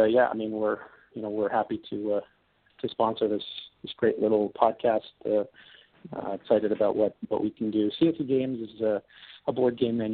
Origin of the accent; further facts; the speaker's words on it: Ottawa, Ontario, Canada; So, fond memories, even though my hometown team, the Red Blacks, didn't come out on the right end.